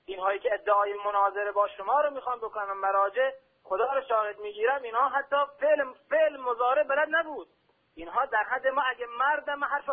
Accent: Ahvaz, Khuzestan, Iran; از اهواز هستم

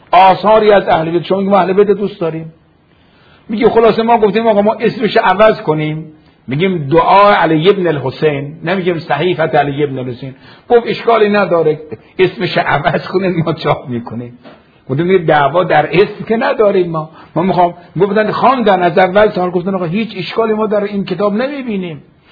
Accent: Iran; یعنی همین که احساس میکنن که ما از ایران هستیم، از شیعه هستیم،

